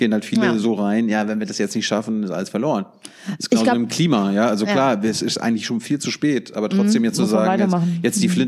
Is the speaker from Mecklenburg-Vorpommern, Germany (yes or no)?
yes; Mecklenburg-Vorpommern, Germany; weil ich bin ja auch aus MacPom.